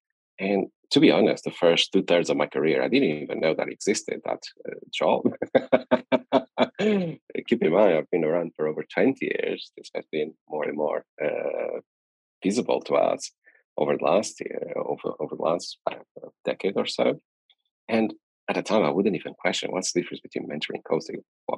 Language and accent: English; Porto, Porto District, Portugal; so I'm originally from Portugal, Porto, and I studied into what's called ISEC, which is Institute of Engineering of Porto.